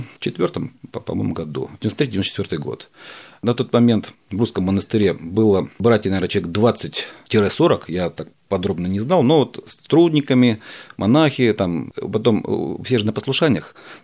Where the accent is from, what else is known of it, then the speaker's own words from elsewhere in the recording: Crimea, Ukraine; поскольку я из Крыма